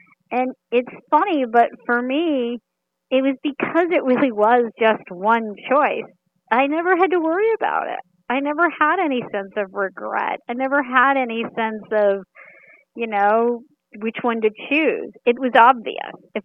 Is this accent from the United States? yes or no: yes; United States; I was navigating being in a Sikh household. I was navigating growing up in America, and I was navigating being blind.